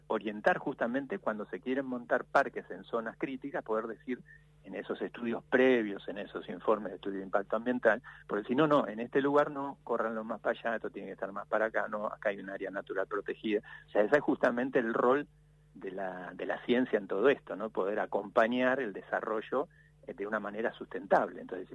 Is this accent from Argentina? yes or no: yes; Argentina; como argentinos